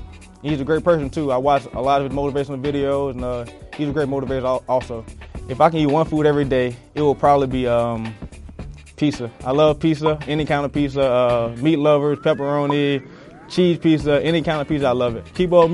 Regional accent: Louisiana, United States; Like I said, I'm from Louisiana, so I grew up a Saints fan.

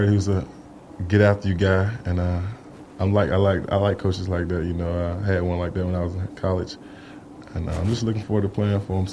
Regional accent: Rock Hill, South Carolina, United States; Jonathan Joseph from the same area. I'm from Rock Hill, South Carolina.

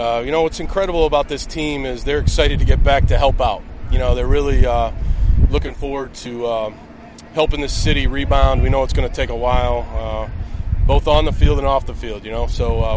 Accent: East Coast, United States; I grew up on the East Coast

